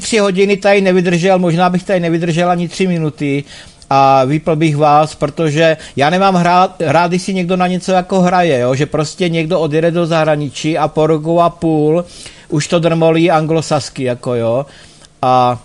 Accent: Olomouc Region, Czechia; A to jsou Hanáci. My jsme Hanáci jedna rodina

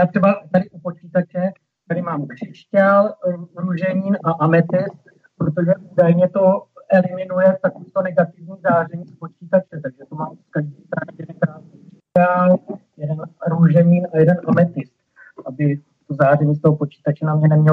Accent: České Budějovice, South Bohemian Region, Czechia; a jsem z Českých Budějovic.

